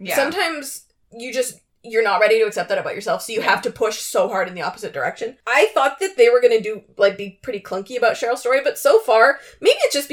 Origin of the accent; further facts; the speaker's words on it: Canada; so I'm, we're both Canadian.